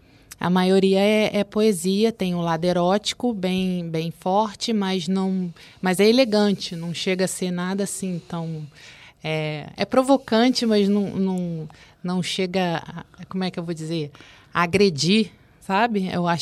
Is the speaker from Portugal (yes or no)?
no; Paraty, Rio de Janeiro, Brazil; Eu tive uma infância assim, muito rica na parte de natureza, porque como eu nasci em Paraty, lá uma beleza exuberante